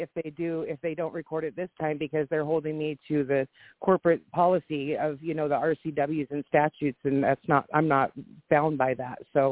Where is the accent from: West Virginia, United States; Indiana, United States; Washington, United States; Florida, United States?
Washington, United States; I'm from Washington State.